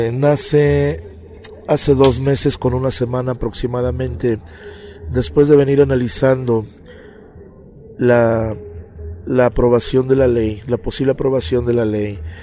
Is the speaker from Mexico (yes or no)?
yes; Cuichapa, Veracruz, Mexico; Veracruzano. … Vengo desde la ciudad de Cuichapa y Las Chuapas. Son los dos municipios que están hasta abajo, cerca del estado de Tabasco, del estado de Veracruz.